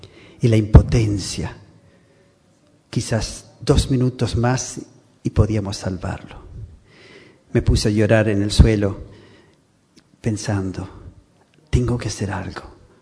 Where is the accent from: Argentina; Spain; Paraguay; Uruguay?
Uruguay; moved away; also born or lived in Palestine / Israel / Lebanon / Iraq; Creo que se siente de mi acento que soy del Uruguay, no soy español. Pero he vivido mis últimos 30 años en los países árabes de Oriente Medio.